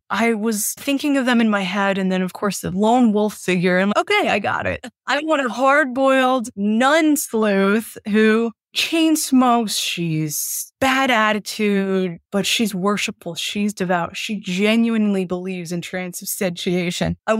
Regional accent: Scranton, Pennsylvania, United States; So my family growing up in Scranton, Pennsylvania, really connected to our heritage and religion

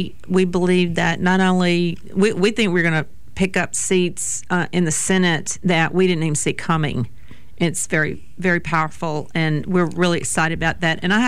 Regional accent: Mobile, Alabama, United States; I know we're way down here, and I'm in Mobile, my hometown today

